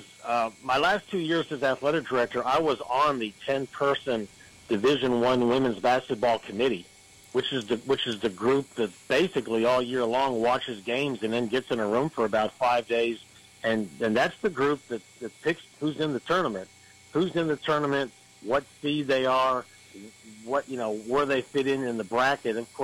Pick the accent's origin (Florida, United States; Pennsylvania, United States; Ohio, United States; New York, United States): Ohio, United States; and as you know, I'm from Ohio